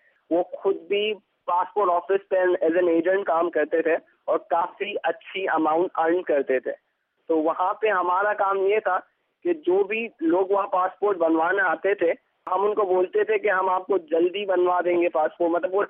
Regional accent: Karachi, Sindh, Pakistan; born there; اور میری پیدائش پاکستان کے شہر کراچی میں ہوئی.

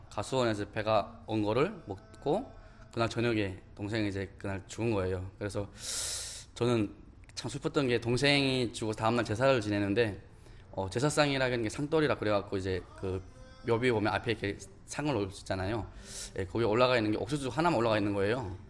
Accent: North Korea; 저희가 북한에서 왔는데

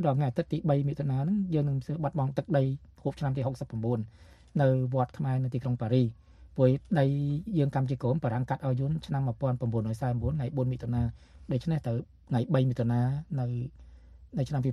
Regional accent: Mekong Delta, Vietnam; បាទយើងជាខ្មែរក្រមក៏ស្រឡាញ់ទឹកដីកម្ពុជាដូចដីយើងដែរព្រោះខ្មែរទាំងអស់គ្នាបារាំងយកដីខ្មែរទៅឲ្យយួន

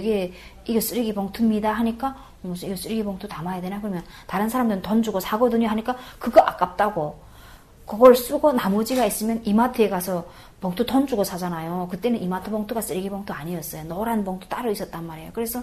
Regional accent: North Korea; moved away; 나를 북한 사람이라고 생각은 안 했겠지만

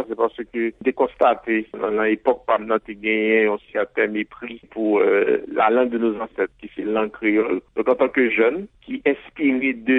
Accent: Haiti; Et c'est une langue qui permet tout exprimer en tant que créole, en tant qu'haïtien.

